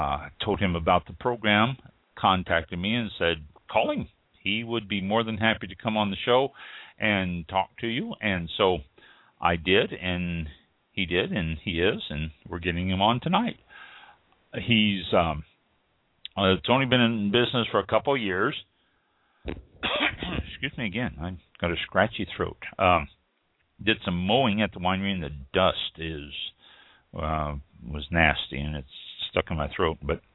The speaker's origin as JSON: {"language": "English", "town": "Kansas City", "region": "Missouri", "country": "United States", "tie": "born or raised there", "said": "Smithville, Missouri is north of Kansas City, Missouri. I grew up in Kansas City, Missouri. My sisters both still live there."}